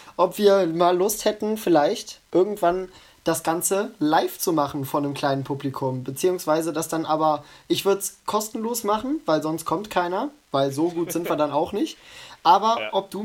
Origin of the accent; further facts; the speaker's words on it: Mönchengladbach, North Rhine-Westphalia, Germany; also ich komme ja aus Wickrath, Mönchengladbach, Wickrath